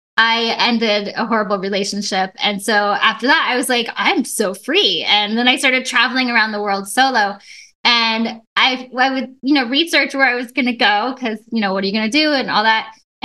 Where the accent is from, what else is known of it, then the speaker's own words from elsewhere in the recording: Iowa, United States; also born or lived in Wisconsin; I'm a Midwestern girl. I grew up in the Midwest, Iowa, Wisconsin. I grew up mostly in Iowa. My parents live in Wisconsin now.